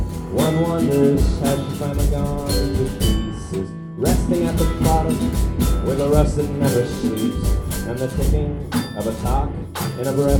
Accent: San Francisco, California, United States; So next up, we're from San Francisco. You guys know that you have more stars out here than San Francisco at night.

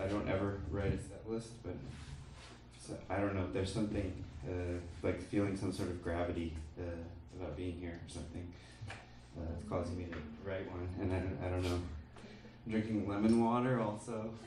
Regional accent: Portland, Oregon, United States; I'm from Portland, Oregon.

